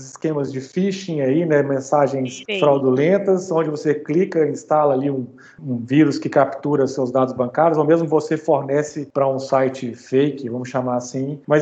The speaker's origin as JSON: {"language": "Portuguese", "region": "Minas Gerais", "country": "Brazil", "said": "A gente é mineiro, meio cauteloso"}